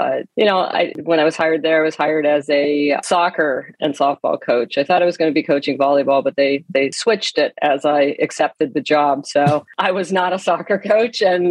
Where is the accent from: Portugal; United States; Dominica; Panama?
United States; Erie, Pennsylvania; Yeah, I did. I grew up in Erie, Pennsylvania. Yeah, on the lake.